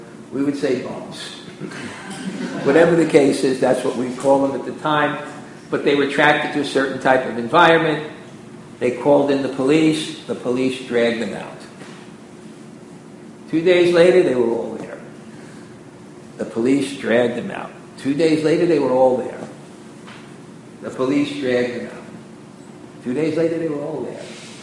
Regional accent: New York, United States; And I'm from New York. I was in New York where no one would go through the Port Authority.

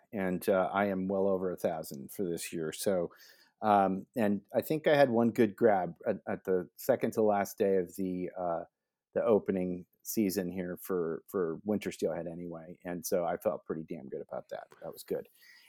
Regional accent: West Allis, Wisconsin, United States; born there; My dad and mom are from Wisconsin. I was born in West Allis, Wisconsin, just outside of Milwaukee.

